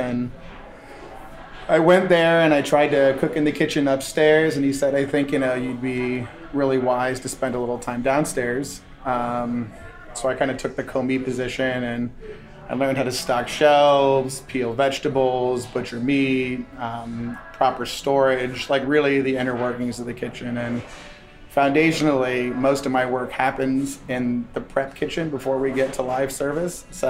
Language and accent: English; California, United States; now in New Jersey, United States; So, I mean, I relocated from California. My dad got a job transfer back east. We moved here like end of 93.